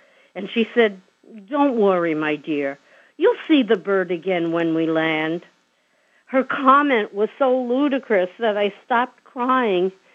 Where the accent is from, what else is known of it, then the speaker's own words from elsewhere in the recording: New York City, New York, United States; born there; also born or lived in Long Island; I was a New Yorker. I was born in New York City. I lived on Long Island for 32 years of my marriage, and here I was going to a new state, a new place, all alone.